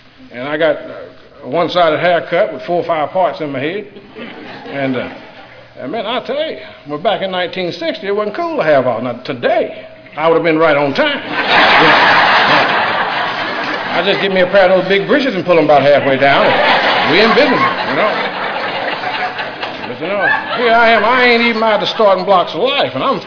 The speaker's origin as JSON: {"language": "English", "region": "North Carolina", "country": "United States", "tie": "born or raised there", "said": "I was born and raised in Cleveland County, North Carolina. And back then, Cleveland County was nothing but cotton fields and corn fields."}